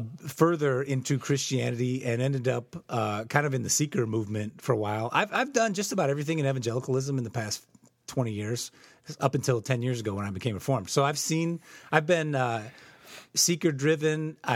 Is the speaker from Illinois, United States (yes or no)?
yes; Chicago, Illinois, United States; I grew up in Chicago as a Chicago Cubs fan.